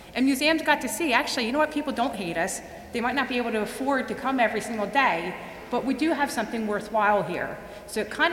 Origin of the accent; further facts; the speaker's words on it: Philadelphia, Pennsylvania, United States; that's Rocky Sylvester Stallone, and I'm from Philadelphia.